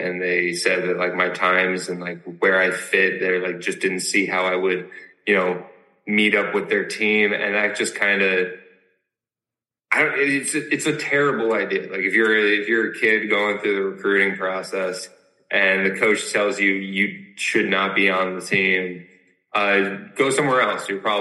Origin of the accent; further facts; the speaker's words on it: New Jersey, United States; moved away as an adult; also born or lived in Williamsburg, Virginia; So I grew up in New Jersey, went to high school out there and went to college out there, ran out there. And then I moved south down to Williamsburg, Virginia to get my graduate degrees.